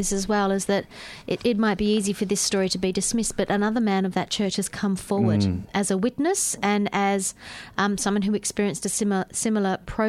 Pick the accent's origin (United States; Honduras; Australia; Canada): Australia; it's an interesting process to watch as an Australian